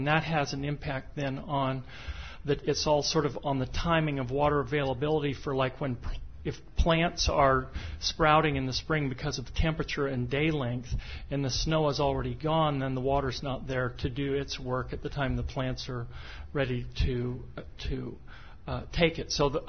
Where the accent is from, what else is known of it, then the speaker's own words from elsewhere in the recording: Oregon, United States; I think I'm from Oregon, so I'm acutely aware of what's going on in the forests of Western North America